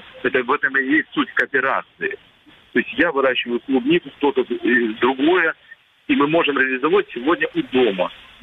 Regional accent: Crimea, Ukraine; я крымчанин, с рождения своего нахожусь здесь

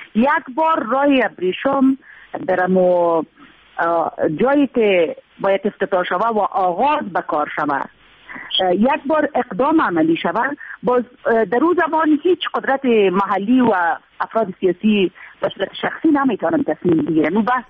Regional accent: Afghanistan

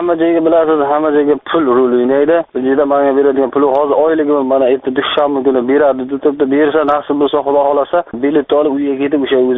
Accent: Navoiy, Navoiy Region, Uzbekistan; Aytdim, men Navoiydanman, sen qaydasan?

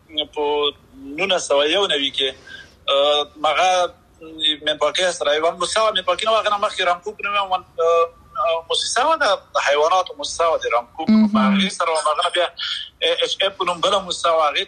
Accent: Aryob, Paktia, Afghanistan; now in United Arab Emirates; زه خو خپله د پکتیا د اریوب یم، او د اریوب ولسوالۍ کې یو کلی دی چې کورکی ورته وایي، هغه هلته مې خاپوړې کړي.

